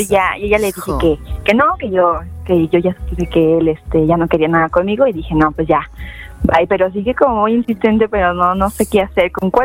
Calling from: Mexico City, Mexico; De la Ciudad de México.

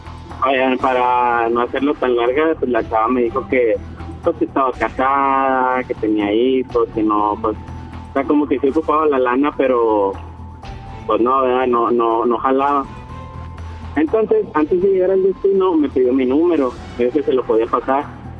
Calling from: Monterrey, Nuevo León, Mexico; De Monterrey.

